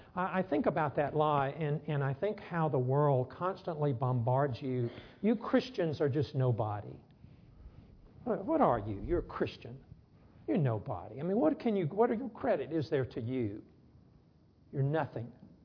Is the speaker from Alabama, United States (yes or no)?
yes; Alabama, United States; Dothan. I'm from Alabama. You say it, Dothan.